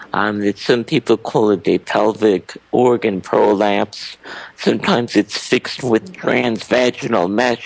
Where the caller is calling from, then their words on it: Chicago, Illinois, United States; I'm calling from Chicago.